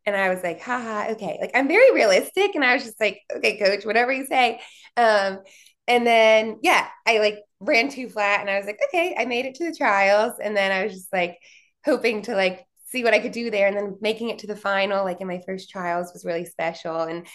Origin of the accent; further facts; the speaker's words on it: Philadelphia, Pennsylvania, United States; now in Atlanta, United States; Like I'm from Philly and I went to school in New Jersey. So I was never like that far from home.